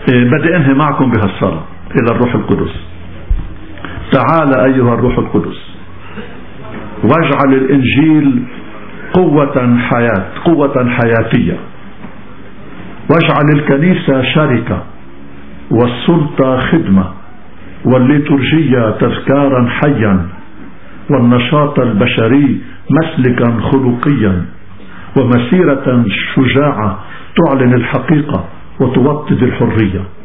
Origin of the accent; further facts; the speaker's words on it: Lebanon; نحن شعب لبناني واحد، نحن شعب لبناني واحد